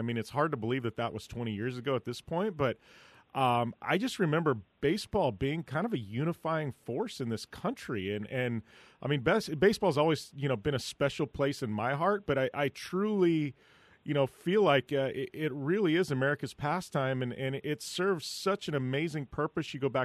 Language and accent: English; Arizona, United States; and this is funny because I'm from Arizona, so obviously I'm a Diamondbacks fan.